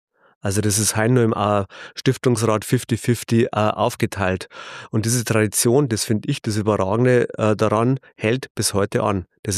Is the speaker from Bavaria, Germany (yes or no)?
yes; Mainburg, Bavaria, Germany; born there; now in Regensburg, Germany; Ich bin 1971 in Mainburg im Herzen der Hallertau geboren, das heißt, ich bin jetzt 54 Jahre, bin verheiratet, habe 3 Kinder und bin wirklich mit Leib und Seele überzeugter Regensburger geboren.